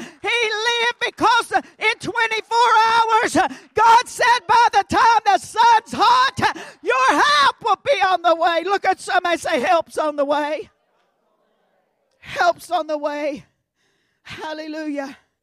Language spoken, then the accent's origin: English; Kentucky, United States; Now, you know, we read those scriptures, and I'm from Kentucky, and my English is a little different. My speech doth betray me sometimes.